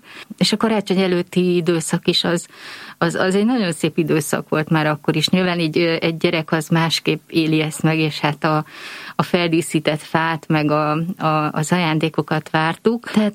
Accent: Őrbottyán, Pest, Hungary; Igen, én vidéken nőttem fel, Pest megyében egy községben, ami most már város, de akkor még csak nagy község volt, Őrbottyánban.

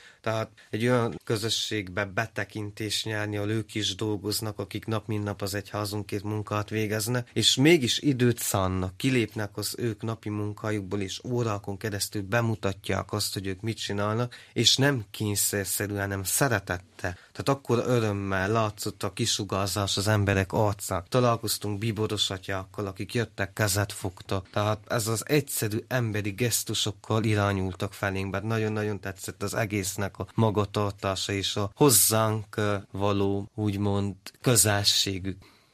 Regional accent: Transylvania, Romania; Tehát itt vagyunk mi, akik Erdélyből jöttünk

